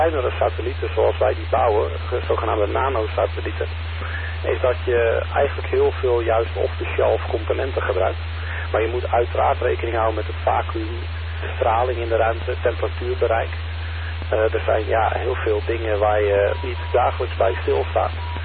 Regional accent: Voorburg, South Holland, Netherlands; Ik ben een radioamateur uit Voorburg.

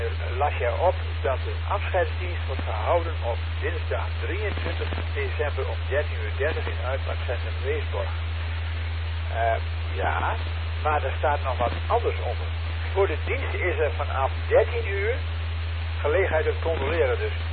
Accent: Netherlands; Ik zei, nee, ik kom niet uit Holland. Ik kom wel uit Nederland, maar ik kom niet uit Holland.

